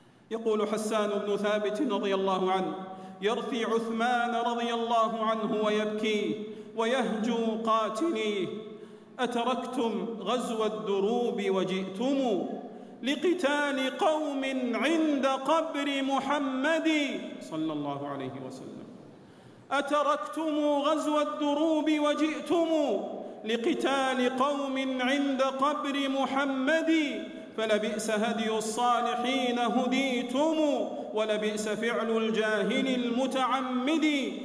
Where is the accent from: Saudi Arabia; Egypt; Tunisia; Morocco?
Saudi Arabia; إن بلادنا المملكة العربية السعودية وعلماءها ومناهجنا وشبابنا براء من تلك الجماعات الإرهابية